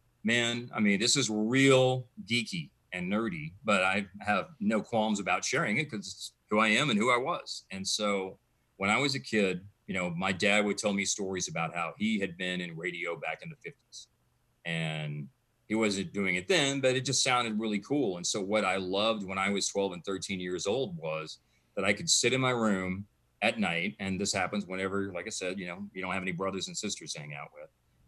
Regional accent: Louisville, United States; a lot of time spent growing up in Louisville

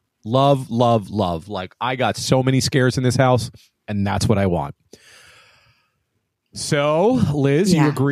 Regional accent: New York, United States; I'm originally from New York, so it just kind of like that whole, like it really just reminds me of the local haunt back home.

